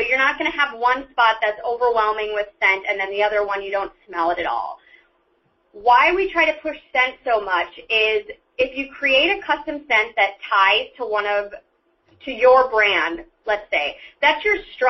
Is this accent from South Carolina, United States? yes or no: no; Minnesota, United States; I'm from Minnesota myself, so the weather wasn't that much of a shock